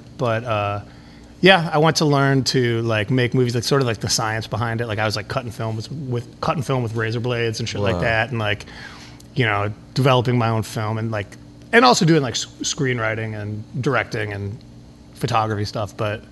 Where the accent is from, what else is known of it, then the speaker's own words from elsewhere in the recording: Chicago, Illinois, United States; I grew up in Boys Town, which is not that far from where we are right now.